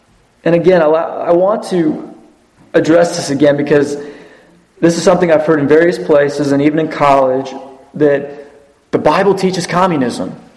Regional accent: United States; As an American in the 21st century that has been brought up in an individualistic philosophy and mentality, that scares me.

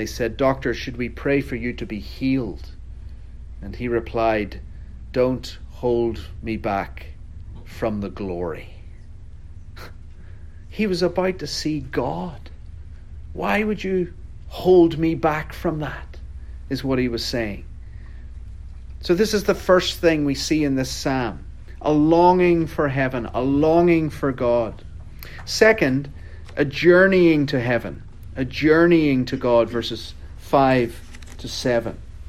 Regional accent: Northern Ireland, United Kingdom; I'm from County Down, Northern Ireland

